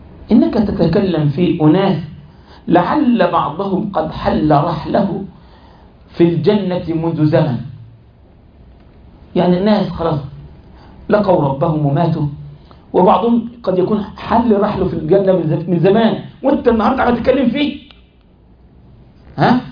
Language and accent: Arabic; Egypt; حصل ده والله عندنا في مصر